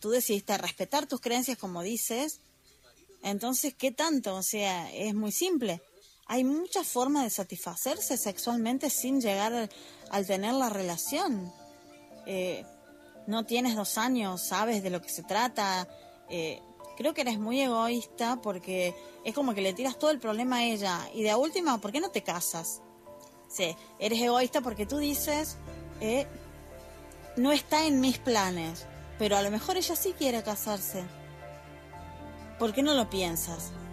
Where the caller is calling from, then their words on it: Argentina; desde Argentina